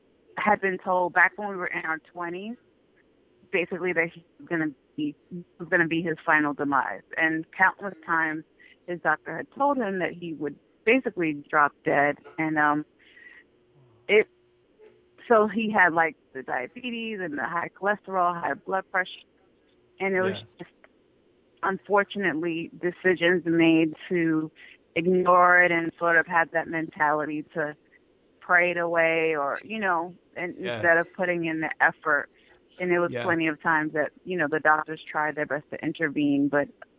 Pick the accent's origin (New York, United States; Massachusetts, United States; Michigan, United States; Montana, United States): New York, United States; New York City; I was born in Harlem, grew up in that whole 80s baby, you know, the intense scene in Harlem back in the day.